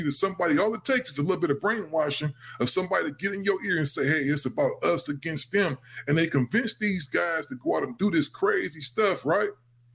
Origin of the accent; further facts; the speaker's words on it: Midwest, United States; You know, I'm originally from the Midwest.